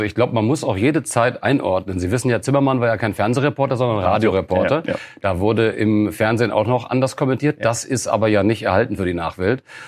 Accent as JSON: {"language": "German", "town": "Melle", "region": "Lower Saxony", "country": "Germany", "tie": "born or raised there", "said": "Ich bin in Melle groß geworden, in Osnabrück"}